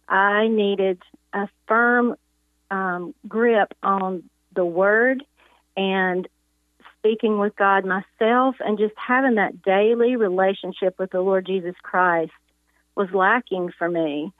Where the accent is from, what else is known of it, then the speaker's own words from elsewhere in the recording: China Grove, North Carolina, United States; Well, as you said, I am from North Carolina, and a small town, in fact, China Grove.